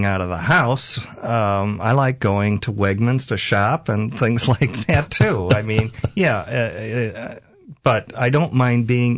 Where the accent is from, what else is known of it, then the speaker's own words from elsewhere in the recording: Chicago, Illinois, United States; In my hometown, Chicago, on every corner there was a local pub